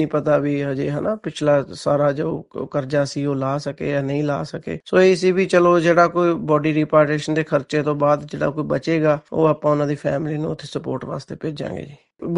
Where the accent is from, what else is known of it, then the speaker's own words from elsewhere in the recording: Haripura, Haryana, India; ਸਾਡੇ ਪਿੰਡ ਦਾ ਮੁੰਡਾ ਆ, ਹਰੀਪੁਰਾ ਸਿਰਸਾ ਹਰਿਆਣਾ, ਸਿਰਸਾ ਡਿਸਟ੍ਰਿਕਟ ਹਰਿਆਣੇ ਤੋਂ, ਹਰੀਪੁਰਾ ਪਿੰਡ ਤੋਂ ਬਿਲੋਂਗ ਕਰਦੇ ਆ।